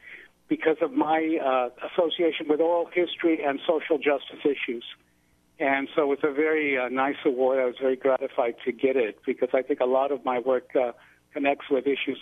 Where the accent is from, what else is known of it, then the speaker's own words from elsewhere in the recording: El Paso, Texas, United States; You know, El Paso, of course, is my hometown, and because of the pandemic, I haven't been able to get back there for well over a year.